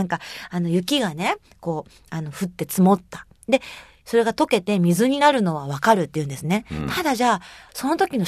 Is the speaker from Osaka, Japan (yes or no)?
yes; Osaka, Japan; まあ、私はその大阪人なんで